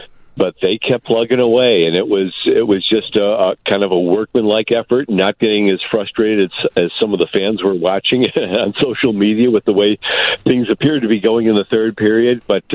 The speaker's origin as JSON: {"language": "English", "town": "Burbank", "region": "Illinois", "country": "United States", "said": "I even forgot I was from Burbank. That was so long ago."}